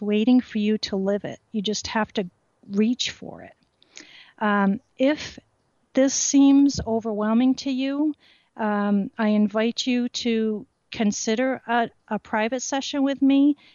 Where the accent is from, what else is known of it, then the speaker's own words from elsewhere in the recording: Rhode Island, United States; and I grew up in Rhode Island and used to go to Goddard Park